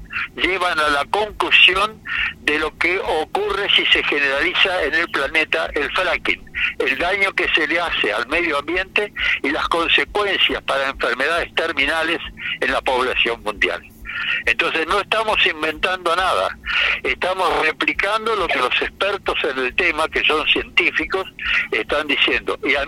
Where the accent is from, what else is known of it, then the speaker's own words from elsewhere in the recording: Mendoza, Argentina; Esto es algo que debemos tener conciencia como argentinos y más como mendoci